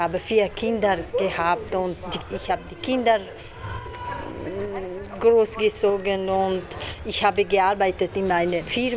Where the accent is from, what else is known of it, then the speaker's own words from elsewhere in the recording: Afghanistan; German is a second language; moved away as an adult; now in Austria; Ich komme aus Afghanistan. Seit 20 Jahren bin ich in Österreich.